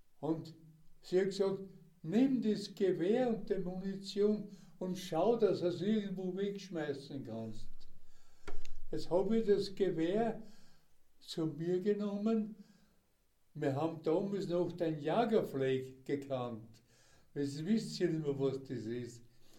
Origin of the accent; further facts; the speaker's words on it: Steyr, Upper Austria, Austria; wie der Daumberg bei uns in Steyr ein Hausberg ist